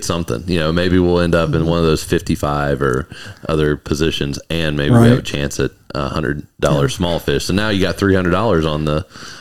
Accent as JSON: {"language": "English", "region": "North Carolina", "country": "United States", "tie": "born or raised there", "said": "Actually, I grew up in North Carolina, and my fishing mentor for tournaments was a co-founder of Warriors on the Water."}